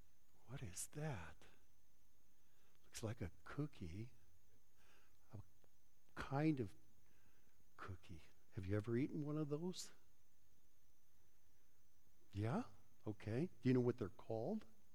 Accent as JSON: {"language": "English", "region": "Colorado", "country": "United States", "tie": "born or raised there", "said": "So I remember growing up in Colorado, we had a lot of orchards around there"}